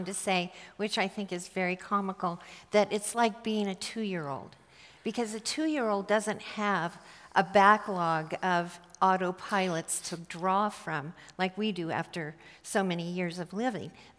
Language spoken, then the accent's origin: English; United States; But I also realized there was this entitlement that I am struggling with, that things as an American, I expect to have the freedom to walk on this grocery aisle in the direction I want to go to get that thing